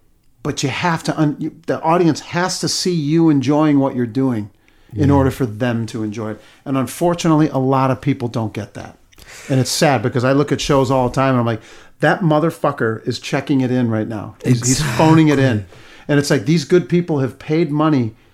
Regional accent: Mumbai, Maharashtra, India; When I grew up on the streets of Mumbai

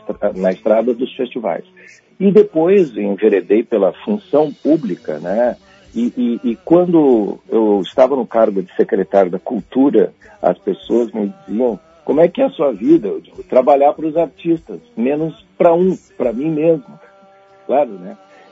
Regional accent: Taquara, Rio Grande do Sul, Brazil; Eu sou natural de Taquara.

